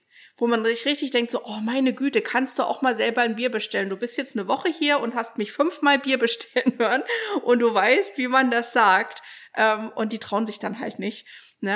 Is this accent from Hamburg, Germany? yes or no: no; Thuringia, Germany; also born or lived in Florida, United States; wir kommen jetzt ja aus dem Thüringer Wald, da ist ja eben auch sehr grün und bergig und man ist viel draußen.